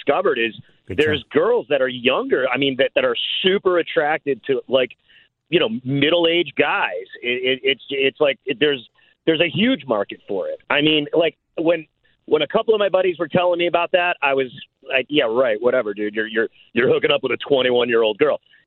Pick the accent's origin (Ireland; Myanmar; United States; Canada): Ireland; I'm Irish.